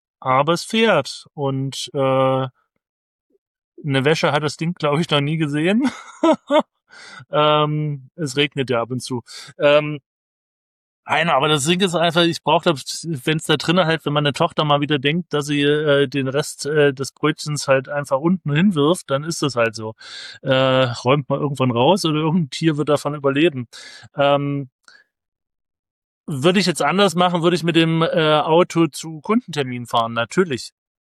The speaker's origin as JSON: {"language": "German", "region": "Saxony", "country": "Germany", "said": "ich als Sachse"}